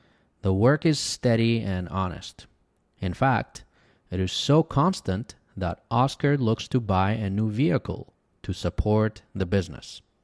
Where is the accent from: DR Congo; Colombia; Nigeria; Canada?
Colombia; Medellin, Antioquia; English is a second language; now in Dodge City, United States; I live in Dodge City, Kansas. Originally, I am from Medellin, Colombia. Now, I live in the United States because there are more economic opportunities here. In Medellin, I have a big family.